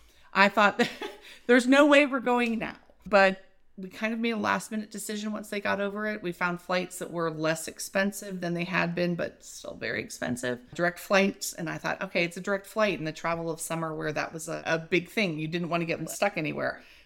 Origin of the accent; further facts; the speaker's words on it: Florida, United States; So we're from Florida, where it's very flat.